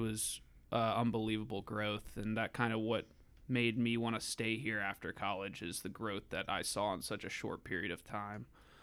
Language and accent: English; Tallahassee, Florida, United States; Well, I'm 25. I'm from Tallahassee. Grew up in Benton Hills. Went to Holy Comforter, then graduated high school from McClay.